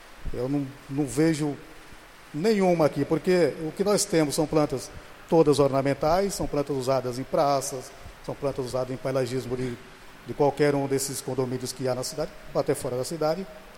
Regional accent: Bahia, Brazil; now in Bertioga, Brazil; Eu sou do interior da Bahia, morava na roça, né? Cheguei aqui, encontrei mata, falei, estou em casa novamente. E aqui vou há 25 anos.

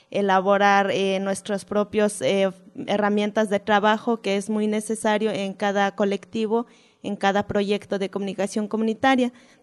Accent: Tlahuitoltepec, Oaxaca, Mexico; vengo de Tlautoltepec, de la radio comunitaria Jumbo.

